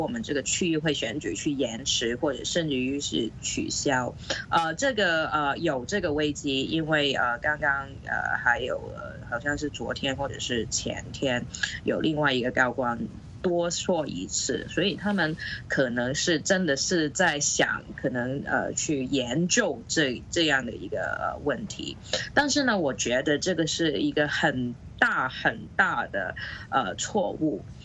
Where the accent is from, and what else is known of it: Hong Kong